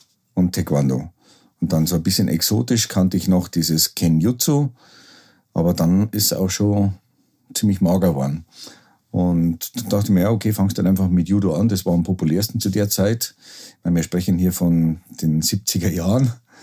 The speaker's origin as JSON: {"language": "German", "town": "Rosenheim", "region": "Bavaria", "country": "Germany", "tie": "born or raised there", "said": "Ich bin in Rosenheim in der Lessingstraße aufgewachsen."}